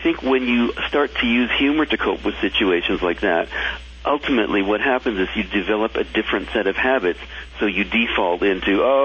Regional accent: Canada; I am from Canada. Yes, I am.

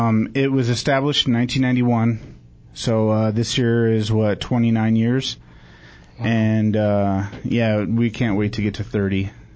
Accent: Las Vegas, Nevada, United States; now in Prescott, United States; my wife and I originally we came from Las Vegas, Nevada, and decided to uproot our family up here in wonderful Prescott.

